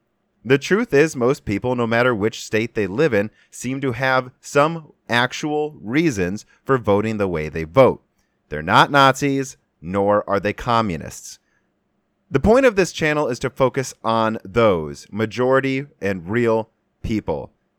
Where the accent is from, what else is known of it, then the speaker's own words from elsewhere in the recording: Illinois, United States; also born or lived in Minnesota, United States; Well, I was born in Minnesota, grew up in Illinois, went to college in Michigan, and even worked for a little bit in western Pennsylvania.